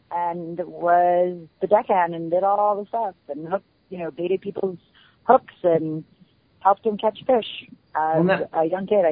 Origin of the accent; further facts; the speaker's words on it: Denver, Colorado, United States; also born or lived in Las Vegas; I grew up in Denver, and I moved straight right after high school to Las Vegas, and I lived there for 17 years